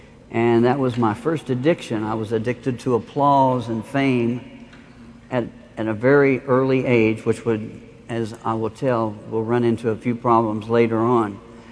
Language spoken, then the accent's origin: English; Evansville, Indiana, United States; born there; I was born in Evansville, Indiana. I would sit out in my front yard and I'd look to the west and I'd say, Southern California, Hollywood.